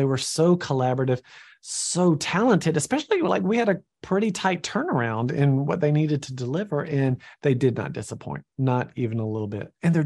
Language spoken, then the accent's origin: English; Georgia, United States